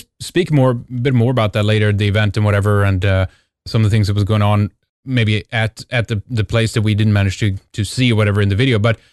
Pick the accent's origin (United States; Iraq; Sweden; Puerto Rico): Sweden; from Sweden, and we have headquarters in the land of the Goths, in Scandinavia